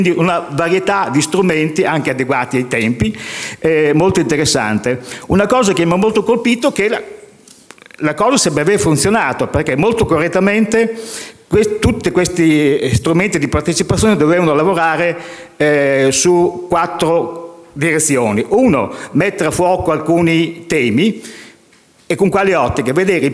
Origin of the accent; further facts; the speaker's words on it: Emilia-Romagna, Italy; accent: Romagna; io abito, come si sente dal mio accento smaccato, vengo dalla Romagna